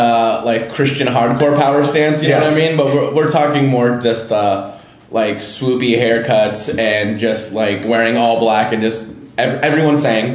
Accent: California, United States; it was pretty aggressive for, like, the valley where I grew up in San Fernando Valley.

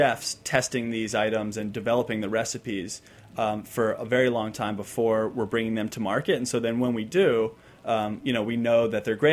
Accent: San Diego, California, United States; I grew up in San Diego. I love little taquerias. I grew up eating in them

